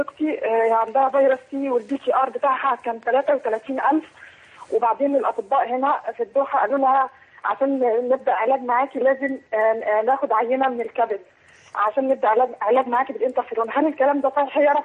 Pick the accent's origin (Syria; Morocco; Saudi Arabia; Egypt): Egypt; now in Qatar; يعني أنا طبعا اللي طلع من مقدرتي لأني موظفة هنا في البلد وأنا مصرية